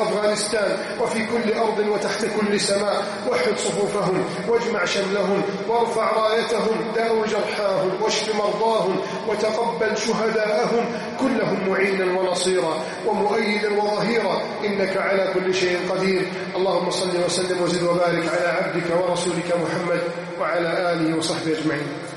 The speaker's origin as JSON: {"language": "Arabic", "country": "Egypt", "said": "بلدنا مصر"}